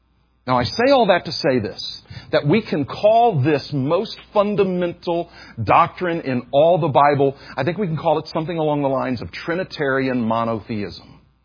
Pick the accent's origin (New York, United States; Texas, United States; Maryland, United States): Texas, United States; Houston; I was raised in Houston, Texas. I was raised in mega church culture in Houston, Texas.